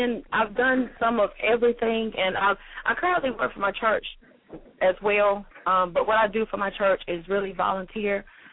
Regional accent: Pinehurst, North Carolina, United States; I'm from Pinehurst, North Carolina.

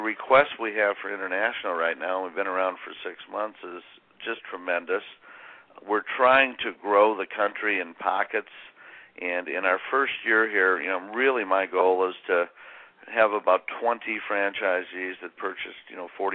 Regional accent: Indiana, United States; we're both Hoosiers. We're from Indiana.

